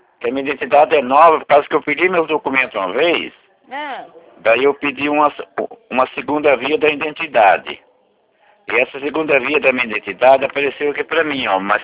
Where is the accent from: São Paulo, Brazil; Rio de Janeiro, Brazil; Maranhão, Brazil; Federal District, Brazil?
São Paulo, Brazil; Fartura; born there; de 1956. E ali, ali na frentinha tá ali, naturalidade onde eu nasci, Fartura, São Paulo.